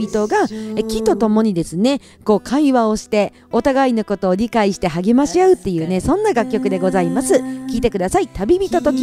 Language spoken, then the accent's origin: Japanese; Kushiro, Hokkaido, Japan; 私の地元の釧路も最近で20度あったっていう話も聞きましたし